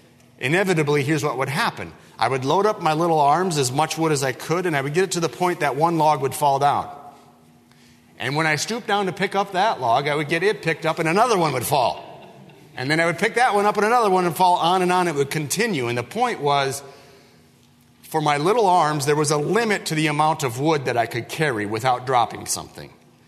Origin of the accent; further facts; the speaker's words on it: Wisconsin, United States; When I was a young boy growing up in Wisconsin, we heated our home with a wood stove.